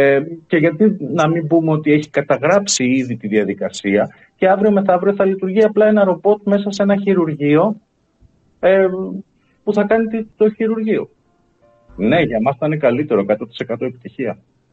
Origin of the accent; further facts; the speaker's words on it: Ptolemaida, Western Macedonia, Greece; εγώ είμαι από το Λεμαΐδα, ξέρω εγώ.